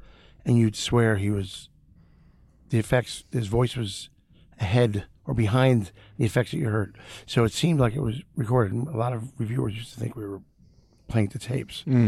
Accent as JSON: {"language": "English", "town": "Long Island", "region": "New York", "country": "United States", "said": "No, I'm from New York."}